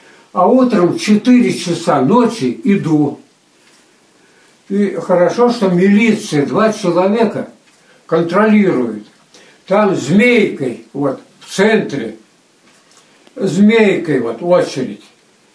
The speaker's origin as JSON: {"language": "Russian", "town": "Kayla", "region": "Kemerovo Oblast", "country": "Russia", "tie": "born there", "said": "Кайла, Яйского района."}